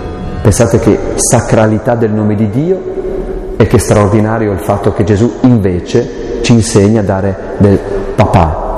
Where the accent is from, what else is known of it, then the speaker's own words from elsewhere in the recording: Aosta Valley, Italy; io sono contento in quanto valdostano